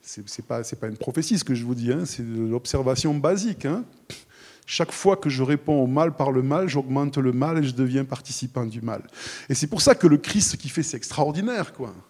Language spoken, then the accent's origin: French; France; Enfin, je ne sais pas pour vous, mais moi, je suis français